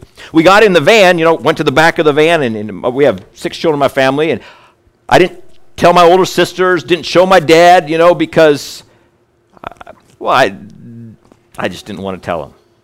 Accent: Kelowna, Iowa, United States; And I grew up in Kelowna, Iowa.

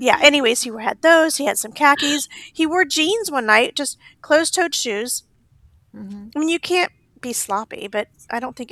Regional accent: United States; because I'm an American and I don't speak another language, unfortunately.

